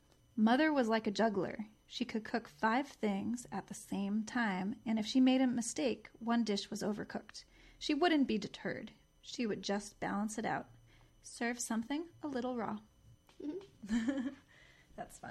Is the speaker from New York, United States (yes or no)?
yes; Hudson, New York, United States; I'm from Hudson